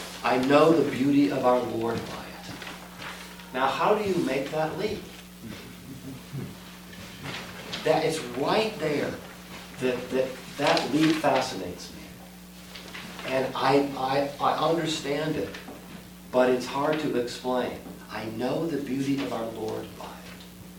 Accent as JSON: {"language": "English", "region": "Midwest", "country": "United States", "said": "I come from the Midwest, and as much as I love Chicago, which I do love Chicago"}